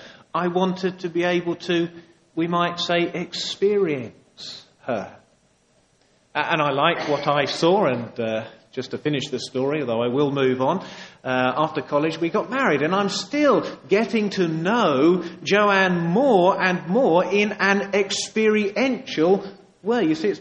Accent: East of England, United Kingdom; I think I said this morning that I'm from Suffolk. Certainly I've said to some people today that I'm from Suffolk.

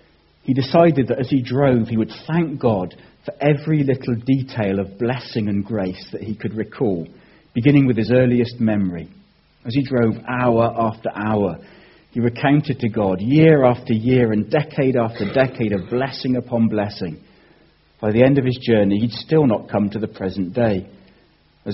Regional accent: United Kingdom; We're British people, we're great

